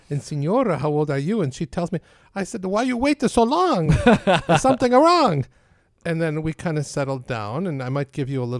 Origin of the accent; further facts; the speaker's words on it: Rochester, New York, United States; I grew up in St. Ambrose Church, too, in Rochester.